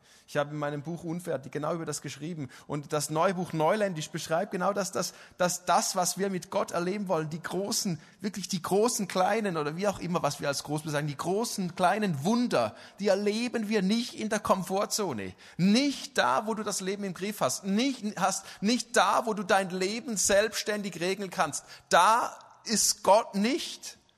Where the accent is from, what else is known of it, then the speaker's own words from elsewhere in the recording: Switzerland; Ich bin Schweizer. Wir sind neutral, ja.